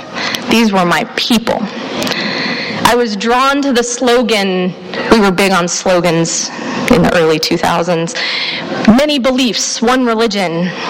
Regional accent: Texas, United States; since I grew up in Texas, those churches were more often than not Southern Baptist.

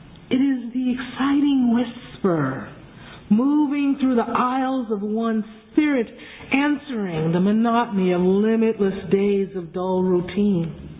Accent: New York, United States; And though I love to speak as if I were actually born there, I'm a New Yorker, all right? I was born and raised a Muslim

